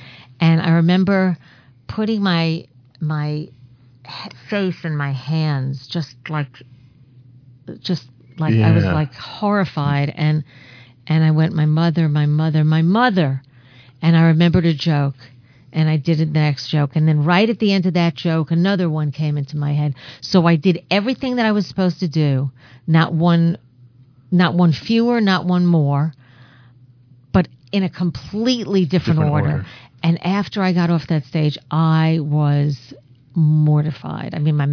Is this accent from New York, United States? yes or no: yes; New York, United States; now in Los Angeles, United States; I'm from New York. New York's very close to Philly